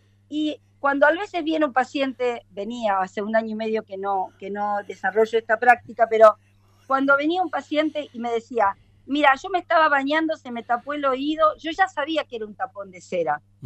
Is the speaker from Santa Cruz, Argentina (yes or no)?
yes; Río Turbio, Santa Cruz, Argentina; Yo soy de Santa Cruz, nacida en Río Turbio, capital argentina del carbón. Nosotros somos 5 hermanos, hijos de 2 docentes.